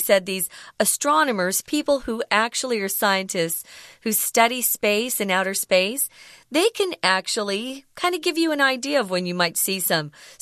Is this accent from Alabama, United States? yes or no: no; Arizona, United States; When it gets hot here, it's hot in my hometown, Arizona.